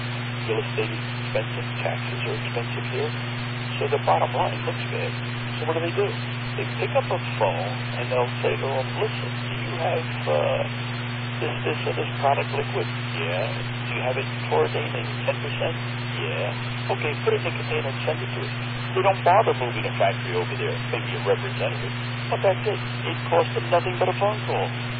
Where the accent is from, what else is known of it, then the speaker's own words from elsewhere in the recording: United States; Americans liked him, and we all felt good being American.